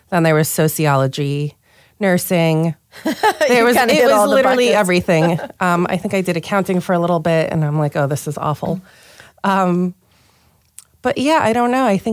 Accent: Queens, New York, United States; And that's where we grew up. We're originally from Queens, New York.

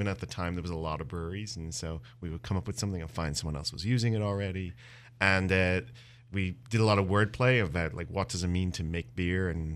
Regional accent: Dublin, Leinster, Ireland; moved away as an adult; now in United States; So I'm actually originally from Dublin, Ireland.

